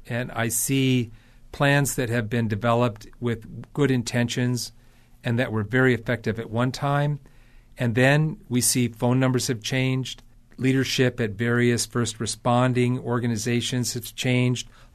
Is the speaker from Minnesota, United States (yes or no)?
yes; Minnesota, United States; reminds me of being a teenager growing up in Minnesota.